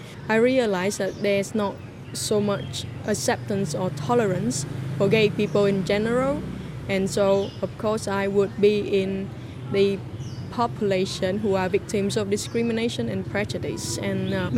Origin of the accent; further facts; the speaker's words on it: Ho Chi Minh City, Vietnam; I'm 26 years old. I'm from Saigon and I'm here in Hanoi